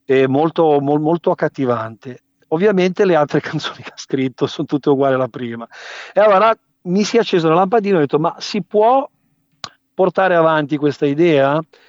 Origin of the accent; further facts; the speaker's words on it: Genoa, Liguria, Italy; io sono genovese, in realtà d'adozione genovese, nel senso che sì, che sono nato qui, però mi sento anche siciliano perché i miei genitori sono arrivati qua a Genova negli anni 70, quando il triangolo industriale era Torino, Milano e Genova.